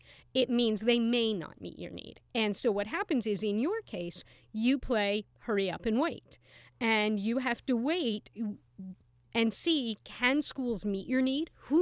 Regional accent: Philadelphia, Pennsylvania, United States; both in my hometown of Philadelphia

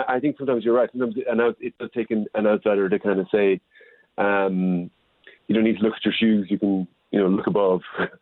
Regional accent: Ireland; Well, I grew up in Ireland in the 80s, where factory closures were kind of a common thing.

